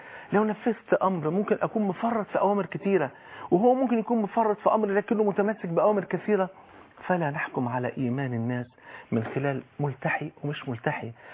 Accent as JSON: {"language": "Arabic", "country": "Egypt"}